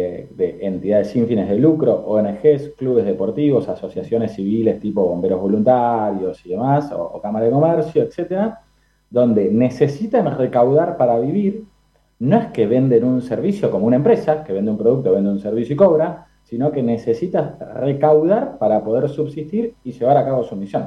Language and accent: Spanish; Bahía Blanca, Buenos Aires Province, Argentina; soy de Bahía Blanca, si bien estoy entre Bahía